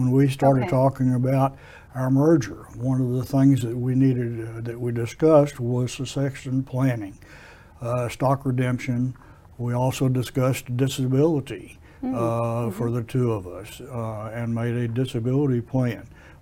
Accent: Brenham, Texas, United States; Brenham native. Lived here all of my life. Fifth generation.

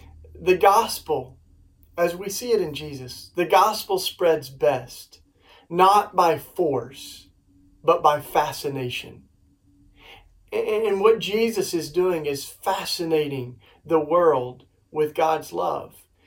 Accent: Tennessee, United States; the church that I grew up in, I grew up down in the Bible Belt in East Tennessee

